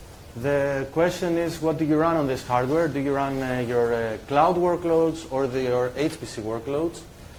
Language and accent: English; Crete, Greece; I'm from Greece, Crete.